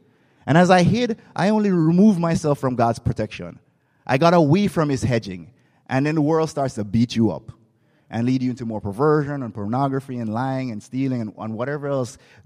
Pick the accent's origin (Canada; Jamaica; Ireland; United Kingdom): Jamaica; I grew up in Jamaica. I'm fine. And actually, in Jamaica